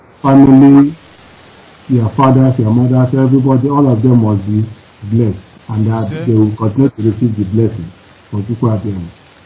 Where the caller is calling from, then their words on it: Cologne, North Rhine-Westphalia, Germany; I'm calling from Cologne, Germany.